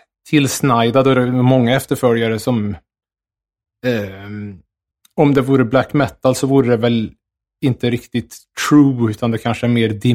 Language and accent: Swedish; Skåre, Värmland, Sweden; det finns ett museum i Skåre där jag är uppvuxen.